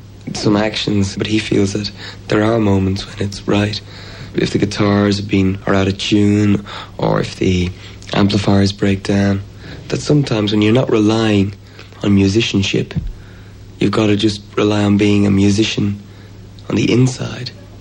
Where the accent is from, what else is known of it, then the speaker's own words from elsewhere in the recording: Ireland; Just the way people are. We're Irish. I mean, Irishmen can't be serious for very long, you know?